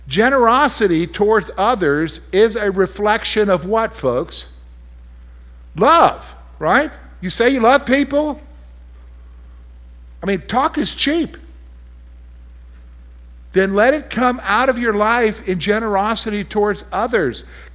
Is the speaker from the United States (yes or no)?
yes; the South, United States; because I was from the South and everybody in the South wore a suit, I wore a suit